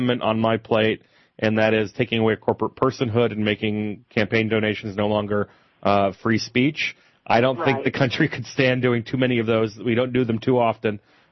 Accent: California, United States; The fact that I have probably been to more small towns in Iowa than I have in my home state of California is a problem.

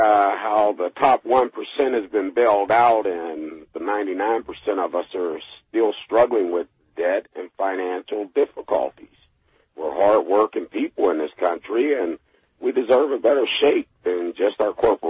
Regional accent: Pittsburgh, Pennsylvania, United States; even when I grew up in Pittsburgh on the south side, I remember how they used to dig up the streets to put the new pipes in.

